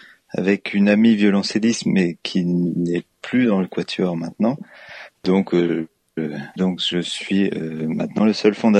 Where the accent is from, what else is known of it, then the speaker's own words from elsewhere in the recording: Grand Est, France; Alors moi, à la base, je viens de Champagne